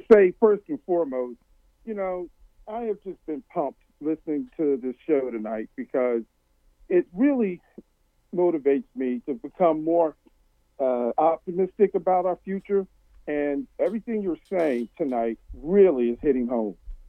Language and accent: English; Philadelphia, Pennsylvania, United States; She would be smiling from ear to ear because she was a English teacher back in my hometown of Philadelphia.